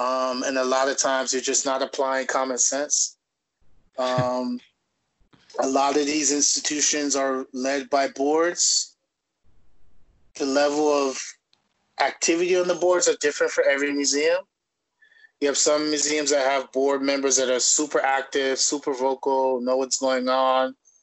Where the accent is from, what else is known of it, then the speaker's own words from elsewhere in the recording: Bronx, New York, United States; I live in the Bronx, I grew up in the Bronx, like I'm embedded in this